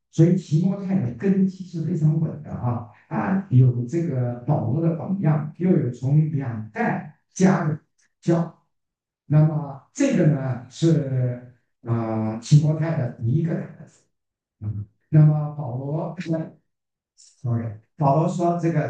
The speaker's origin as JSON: {"language": "Chinese", "country": "China", "moved": "as an adult", "lives_now": "United States", "said": "我们从中国来到美国，那个时候我也是，就是为了读学位，然后找个好工作"}